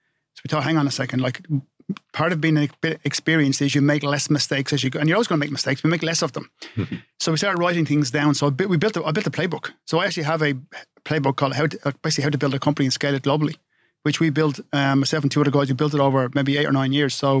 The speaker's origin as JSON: {"language": "English", "town": "Glen Ely", "region": "Leinster", "country": "Ireland", "tie": "born or raised there", "said": "I'm from Wicklow. So I'm from a place called Glen Ely, County Wicklow."}